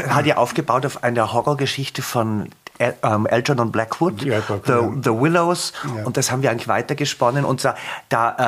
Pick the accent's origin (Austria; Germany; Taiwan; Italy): Austria; Innsbruck, Tyrol; born there; now in Vienna, Austria; ich bin in Innsbruck geboren, wohne in Wien und bin jetzt über Linz angereist.